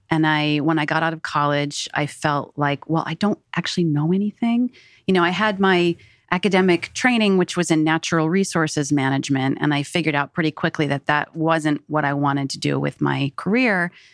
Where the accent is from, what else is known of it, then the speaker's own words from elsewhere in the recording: Chittenango, New York, United States; I am from a small village called Chittenango, which is outside of Syracuse. So upstate, kind of right in the center of the state. And yeah, that's where I grew up. It's the birthplace of L. Frank Baum, who wrote The Wizard of Oz.